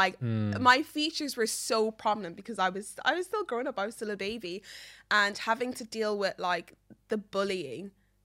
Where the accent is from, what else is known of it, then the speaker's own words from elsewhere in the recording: Ireland; growing up in Ireland where there wasn't a lot of black people